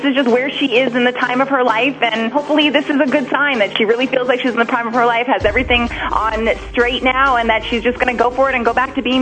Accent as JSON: {"language": "English", "town": "Long Island", "region": "New York", "country": "United States", "said": "Hey, I'm from Long Island, too, so I'm all for Long Island pride."}